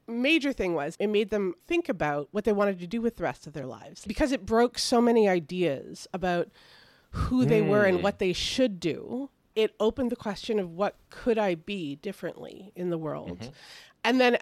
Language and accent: English; Canada; And I am a Canadian, so that also kind of hit me hard.